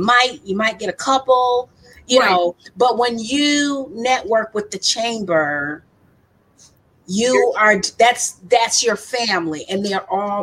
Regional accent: Detroit, Michigan, United States; I'm from Southwest Detroit

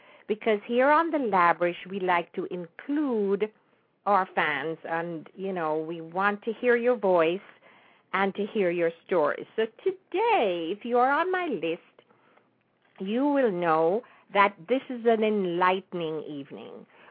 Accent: Jamaica; moved away; was born and raised in Jamaica, but I left Jamaica from 1959. And I have wonderful memories of growing up on that beautiful island.

